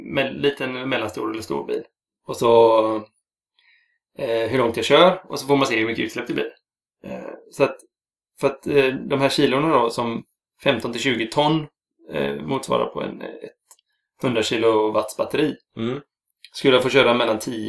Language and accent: Swedish; Gothenburg, Västra Götaland County, Sweden; Det känns som att som göteborgare då så blir man lite patriotisk.